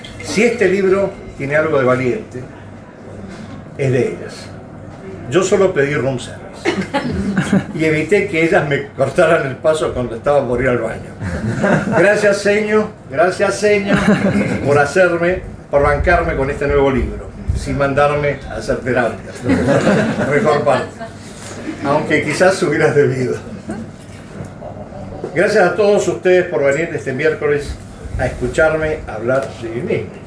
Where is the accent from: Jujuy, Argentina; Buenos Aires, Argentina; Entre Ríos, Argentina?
Buenos Aires, Argentina; moved away as an adult; also born or lived in Córdoba, Argentina / Caracas, Venezuela; Mi infancia fue en Buenos Aires, donde los amores y las separaciones vienen con … de fondo y deuda en el café de la esquina.